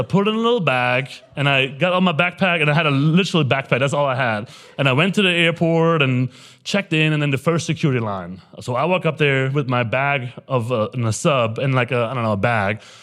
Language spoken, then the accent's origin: English; Germany; English is a second language; moved away as an adult; now in United States; I'm from Germany, and we met there.